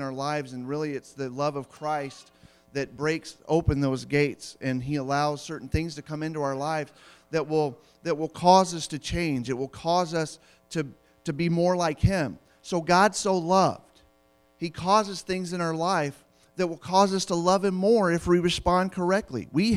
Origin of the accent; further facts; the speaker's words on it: United States; I hated them because I live in America, and I'm an American.